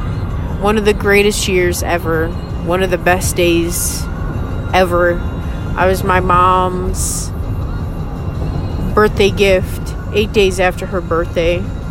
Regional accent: Sacramento, California, United States; born there; So, I was born in California, Sacramento, California. Sun Kingdom, as I've always called it. Born there, raised there for about 4 years.

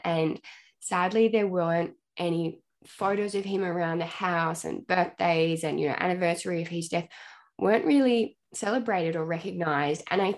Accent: Tasmania, Australia; So I am from Tasmania, but my mum and dad were from like New South Wales and Queensland, but they moved there and started a farm.

